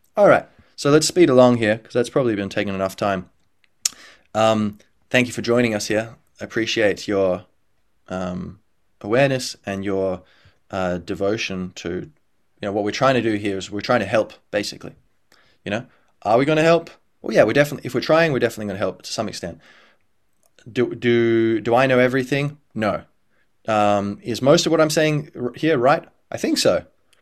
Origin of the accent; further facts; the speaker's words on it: Australia; I was born a few years after my parents had moved to Australia from Ireland. And I was raised in Australia